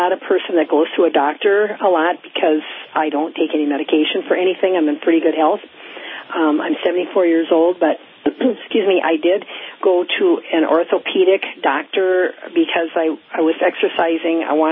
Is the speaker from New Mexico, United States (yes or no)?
no; Minnesota, United States; I'm from Minnesota, actually.